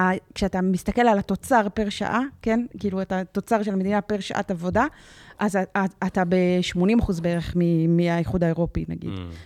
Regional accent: Tiberias, Northern District, Israel; אני גדלתי בטבריה, אוקיי? אתה יכול לראות, אני, טבריה שאני גדלתי בה, בשנות ה-90, ה-80 וה-90, היא לא טבריה של היום

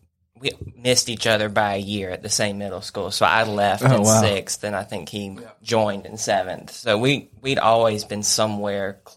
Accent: High Point, North Carolina, United States; Yeah, and I'm also from High Point

